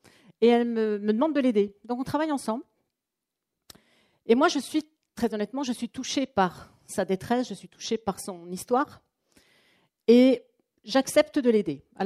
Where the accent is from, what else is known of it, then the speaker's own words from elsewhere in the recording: Strasbourg, Grand Est, France; C'est une procédure qui est spécifique à l'Alsace. Je viens de Strasbourg.